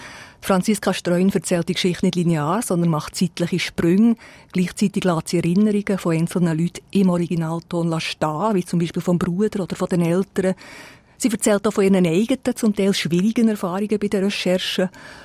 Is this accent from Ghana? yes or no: no; Thun, Bern, Switzerland; Ich bin auch in der Gegend von Thun aufgewachsen